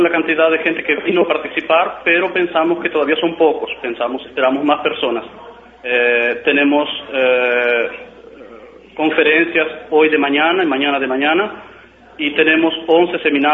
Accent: Uruguay; moved away as an adult; now in Porto Alegre, Brazil; Buenos días, soy uruguayo y estoy aquí viviendo en Porto Alegre hace 3 años.

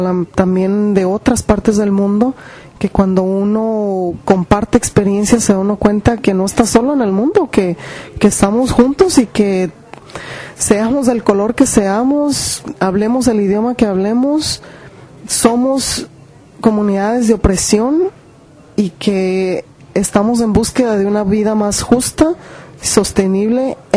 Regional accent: Mexico; now in Chicago, United States; como comunidades mexicanas en Chicago

